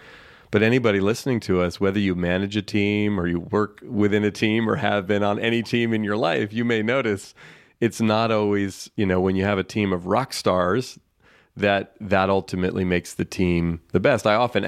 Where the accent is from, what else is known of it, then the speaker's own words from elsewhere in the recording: California, United States; I grew up in here in the San Francisco Bay Area, where I still live, and played baseball all as a kid.